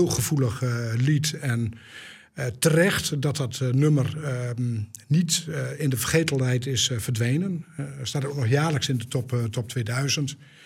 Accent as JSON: {"language": "Dutch", "region": "Groningen", "country": "Netherlands", "tie": "born or raised there", "said": "Kijk, als kind ben ik opgegroeid in het Groningen Landschap."}